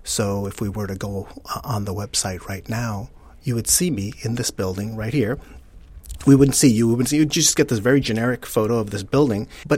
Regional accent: New York City, New York, United States; I grew up in Coney Island on the edge of New York City.

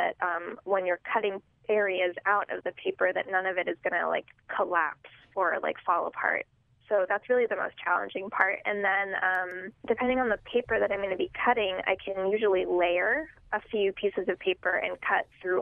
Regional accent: Albuquerque, New Mexico, United States; also born or lived in Puerto Rico; I think that growing up in Albuquerque and also being from Puerto Rico, which is, you know, a U.S. colony

